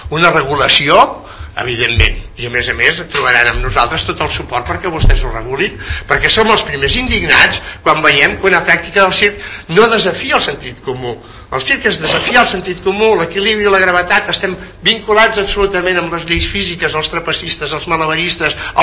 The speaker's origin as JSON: {"language": "Catalan", "region": "Catalonia", "country": "Spain", "said": "nosaltres com a catalans"}